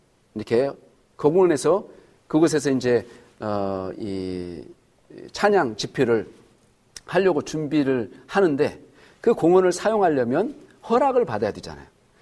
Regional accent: Jeongeup, North Jeolla, South Korea; moved away as an adult; now in Taiwan; 제 고향 동네, 제가 어렸을 때 태어나서 줄곧 자라서 제가 결혼하였어도 저희 부모님들이 살았던 고향이 정읍시 영원면 신영리입니다.

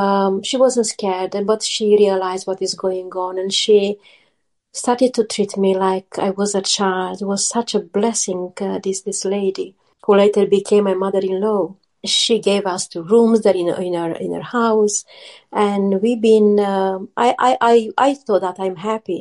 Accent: Romania; English is a second language; moved away as an adult; now in England; I grew up in an Orthodox family in Romania. I'm originally from Romania, and in 2007, I moved in England with my four children.

